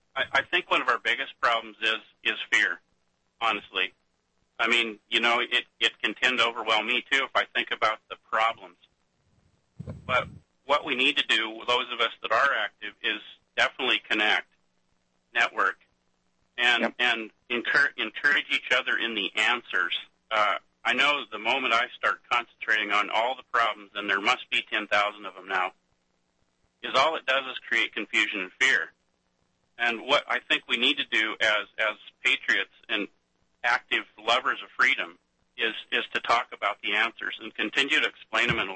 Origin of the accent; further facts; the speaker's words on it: Montana, United States; I'm originally from Montana, if you're wanting to know. I don't sound North Carolinian for sure.